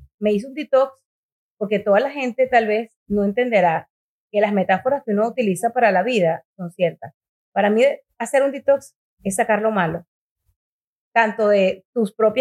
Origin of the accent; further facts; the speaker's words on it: Venezuela; moved away as an adult; now in Miami, United States; yo me fui de Venezuela.